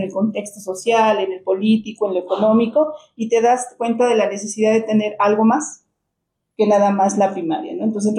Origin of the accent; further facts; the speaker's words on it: Nezahualcóyotl, State of Mexico, Mexico; Soy orgullosamente del Estado de México, nacida en el municipio de Nezahualcóyotl, orgullosamente nezahualcóyotlense.